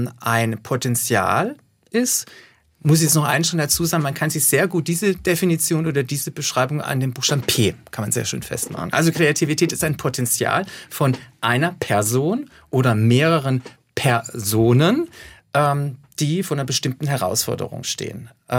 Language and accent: German; Pforzheim, Baden-Württemberg, Germany; Ich komme aus Pforzheim, in der Tat.